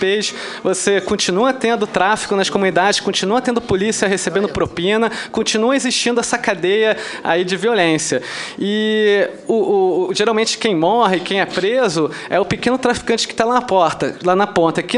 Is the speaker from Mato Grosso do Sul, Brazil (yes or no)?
no; Rio de Janeiro, Brazil; Eu sou do Rio de Janeiro. Já ouvi muitas histórias terríveis lá.